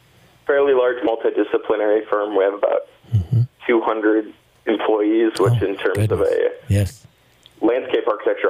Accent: Forest City, United States; Yeah, I'm from Forest City, grew up in Forest City.

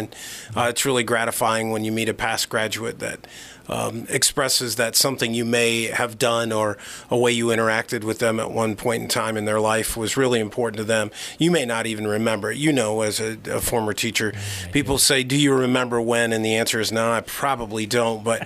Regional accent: Charles City, Iowa, United States; I grew up in Charles City, and my wife grew up in Mason City.

